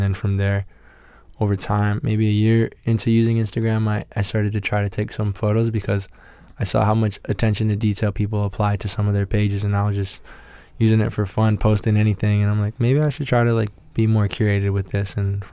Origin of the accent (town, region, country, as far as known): Toronto, Ontario, Canada; born or raised there